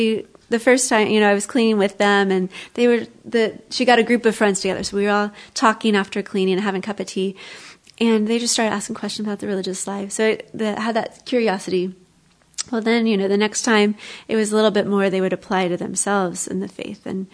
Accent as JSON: {"language": "English", "region": "Kentucky", "country": "United States", "tie": "born or raised there", "said": "You know, I grew up in Kentucky, so you kind of have that assumption"}